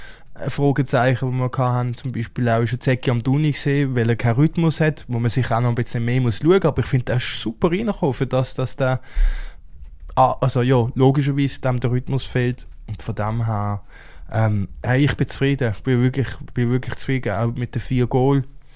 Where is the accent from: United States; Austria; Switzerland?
Switzerland; als Schweizer Nazi-Fan.